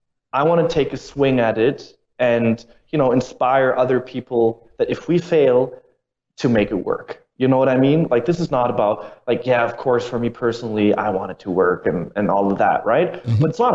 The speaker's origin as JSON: {"language": "English", "country": "Germany", "said": "in German, which is where I'm from Germany, means giant battle."}